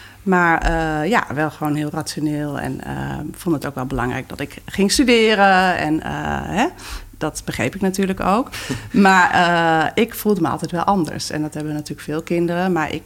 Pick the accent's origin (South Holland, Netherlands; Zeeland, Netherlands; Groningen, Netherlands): Groningen, Netherlands; Ik ben in Groningen opgegroeid.